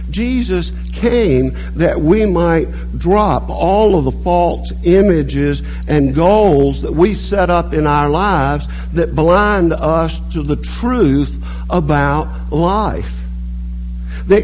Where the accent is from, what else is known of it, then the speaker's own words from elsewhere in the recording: United States; Well, I'm free. I'm an American. I live in America. I'm free.